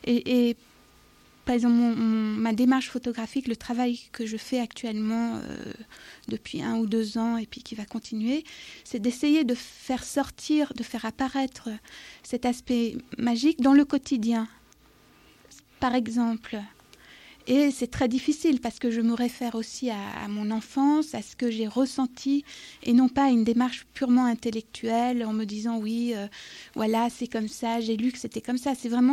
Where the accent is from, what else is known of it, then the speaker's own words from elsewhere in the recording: Cambodia; En partie du Cambodge. Et j'ai aussi beaucoup vécu dans les pays arabes, je parle la langue